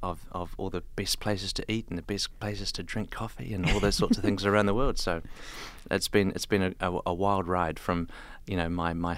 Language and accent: English; New Zealand; I grew up in New Zealand